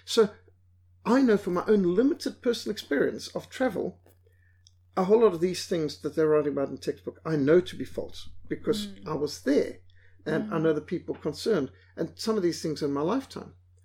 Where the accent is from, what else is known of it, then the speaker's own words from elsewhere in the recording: Zimbabwe; I grew up in Rhodesia.